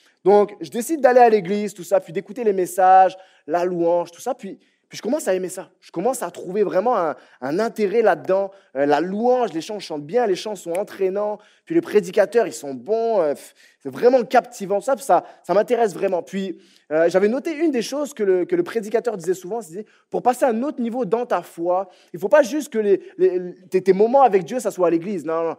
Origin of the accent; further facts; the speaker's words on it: France; now in Canada; Comme vous l'entendez à mon accent, moi je viens de la France, ça fait à peu près 10-11 ans que je suis ici au Québec.